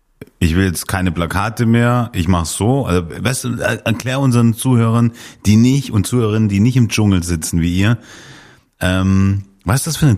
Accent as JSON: {"language": "German", "town": "Munich", "region": "Bavaria", "country": "Germany", "said": "als Münchner würde ich sagen"}